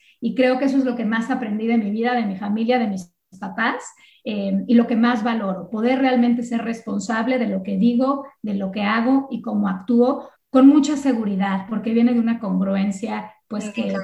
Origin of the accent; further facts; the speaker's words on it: Mexico; now in Miami, United States; Y ahí yo no sabía si iba a regresar a México, si no íbamos a regresar a México, dónde íbamos a acabar. Y bueno, resulta, cuento muy largo, haciéndolo corto, nos venimos a la ciudad de Miami, supuestamente por un año o dos, y ya llevamos pues 18 años viviendo en esta maravillosa ciudad.